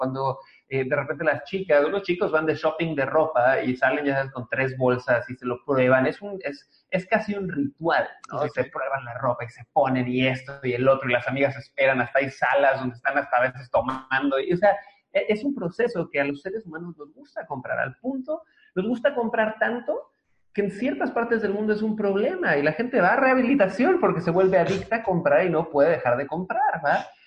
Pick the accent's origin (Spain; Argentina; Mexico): Mexico; Cancún, Quintana Roo; now in Mérida, Mexico; yo llevo un año viviendo por acá. Yo soy originario de Cancún, que es el destino turístico, creo, número uno de Latinoamérica.